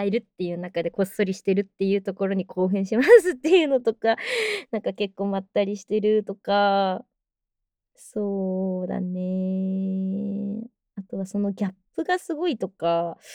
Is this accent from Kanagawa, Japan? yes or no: yes; Kanagawa, Japan; 出身は、神奈川県ですね。今横浜のあたりに住んでまして、結構海が見えて、綺麗なところです。